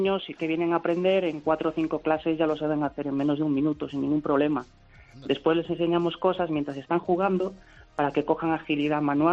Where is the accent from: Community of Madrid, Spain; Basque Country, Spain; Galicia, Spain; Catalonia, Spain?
Galicia, Spain; A Coruña; De La Coruña.